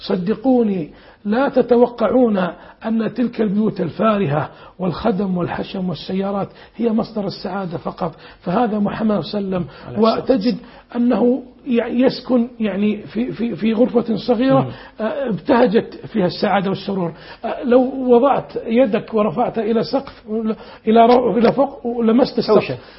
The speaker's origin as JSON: {"language": "Arabic", "country": "Saudi Arabia", "said": "كنت في إحدى البقالات عندنا في السعودية"}